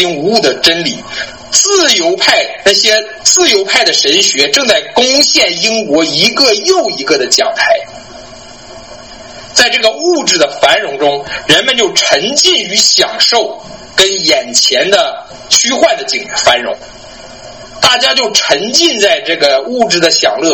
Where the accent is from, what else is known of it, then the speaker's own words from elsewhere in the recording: China; 但是我们中国人都常有一句话说